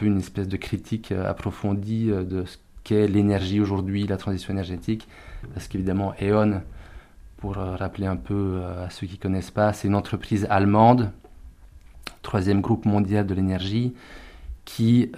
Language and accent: French; Belgium; je suis belge, vous l'entendrez à mon accent. Et du coup, on habitait avec ma compagne à Bruxelles